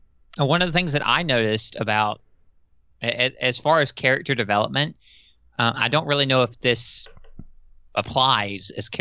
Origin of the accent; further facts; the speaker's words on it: United States; Of course, being an American, I don't really have quite the understanding of World War II as the UK would